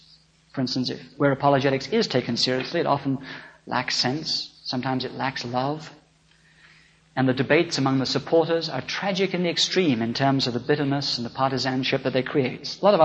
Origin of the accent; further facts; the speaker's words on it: England, United Kingdom; we don't have very much in England at all, so who am I as an Englishman to say this?